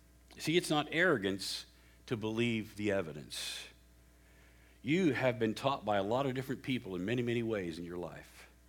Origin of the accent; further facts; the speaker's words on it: West Virginia, United States; born there; Now, I was born in West Virginia. Don't hold that against me. My mom and dad were born in Kentucky, in the hills of Kentucky.